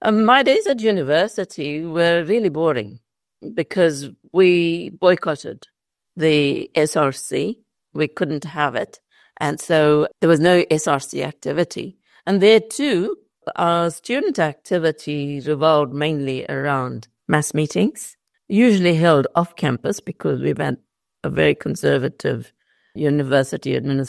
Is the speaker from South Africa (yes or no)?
yes; Durban, KwaZulu-Natal, South Africa; Durban has been my home. I love the humidity. And when I travel and come back, the hug of humidity tells me that I'm back home. So, yes, I was born here in Springtown